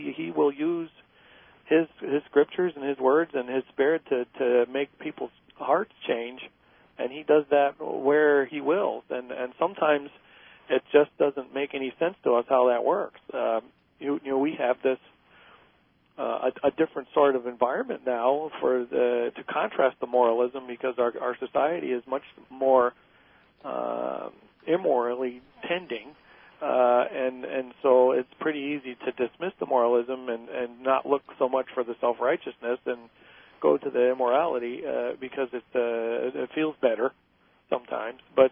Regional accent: Miami, Florida, United States; also born or lived in Evansville, Indiana / St. Louis; Yeah, I was from Miami before I went to the seminary, so coming back down here was not a terrible big change.

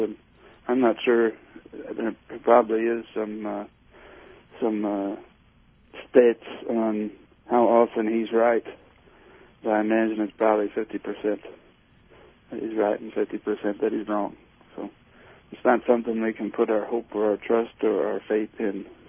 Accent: Minnesota, United States; also born or lived in Springfield, Illinois; now in Missouri, United States; I grew up in Minnesota, so.

